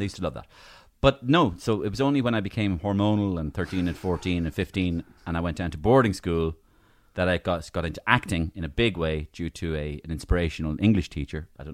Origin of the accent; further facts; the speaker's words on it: Waterford, Munster, Ireland; So I grew up in Waterford, and a bit good at elocution.